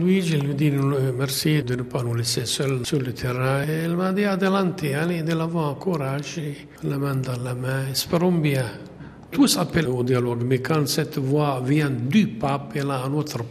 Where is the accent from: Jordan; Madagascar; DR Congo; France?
Jordan; au moins chez nous en Jordanie